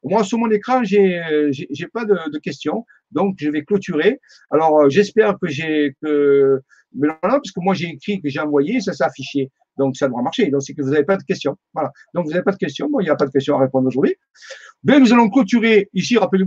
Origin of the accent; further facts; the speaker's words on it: Marseille, Provence-Alpes-Côte d'Azur, France; je ne suis pas bon en anglais, je suis marseillais, vous le savez, donc je dis ce que je peux.